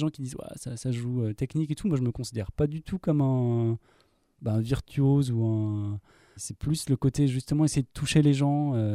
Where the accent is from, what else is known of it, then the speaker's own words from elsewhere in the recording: Annecy, Auvergne-Rhône-Alpes, France; Donc, moi, je suis originaire d'Annecy.